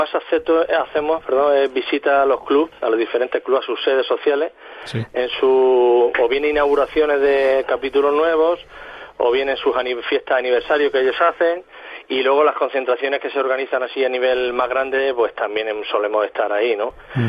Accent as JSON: {"language": "Spanish", "town": "Cartagena", "region": "Region of Murcia", "country": "Spain", "tie": "born or raised there", "moved": "as an adult", "lives_now": "Málaga, Spain", "said": "Soy natural de Cartagena, pero llevo en Málaga muchos años"}